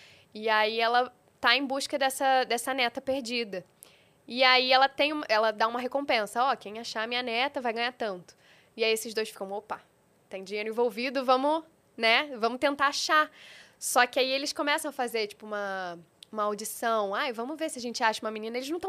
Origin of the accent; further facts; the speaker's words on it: Rio de Janeiro, Brazil; accent: carioca; eu sou do Rio. Então, eu tenho o meu sotaque, né? O meu sotaque chiado.